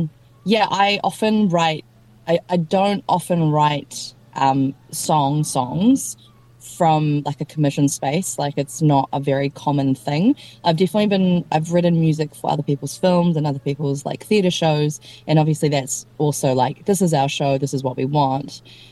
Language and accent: English; New Zealand; growing up in Aotearoa, et cetera, et cetera.